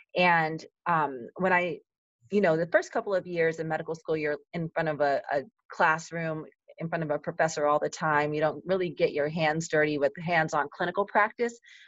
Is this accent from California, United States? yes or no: yes; Los Angeles, California, United States; So I'm a California girl. I'm born and raised in Los Angeles